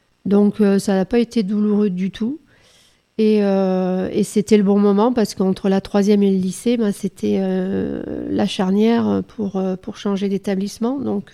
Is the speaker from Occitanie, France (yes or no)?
yes; Toulouse, Occitanie, France; also born or lived in Paris; Nous sommes tous originaires de Toulouse.